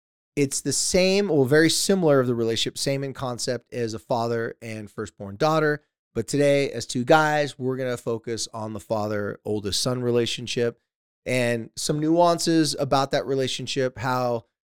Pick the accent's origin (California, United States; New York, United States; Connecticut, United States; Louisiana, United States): California, United States; San Diego; Yeah, or in my near my hometown of San Diego, California, there's a town called La Jolla.